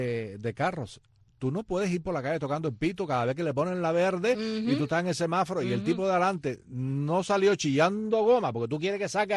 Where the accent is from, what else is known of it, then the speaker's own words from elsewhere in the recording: Cuba; moved away; Y aprendemos, cuando salimos de Cuba, aprendemos que en una cola tú vas detrás del otro, no al lado del otro.